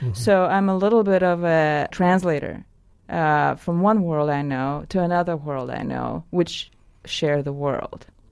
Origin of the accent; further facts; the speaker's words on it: Saint Petersburg, Russia; I grew up in Leningrad, USSR, in a country that doesn't exist, in a city that doesn't exist anymore.